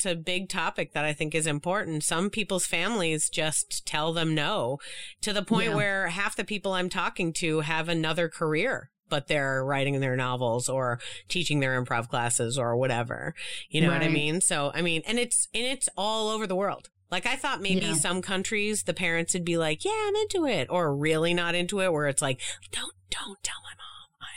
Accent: Austin, Texas, United States; again, born and raised in Austin, you know.

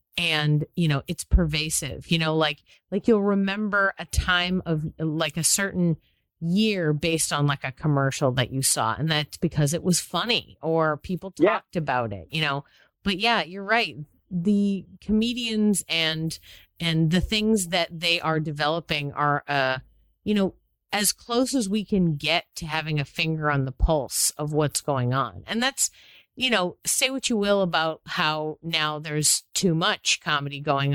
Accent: Boston, Massachusetts, United States; Also, I'm from Boston, so I remember when Dane Cook started doing stuff

